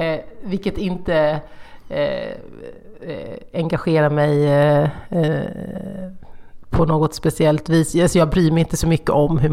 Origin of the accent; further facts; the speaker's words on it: Hårda, Jönköping County, Sweden; Min dialekt kommer från Hårda.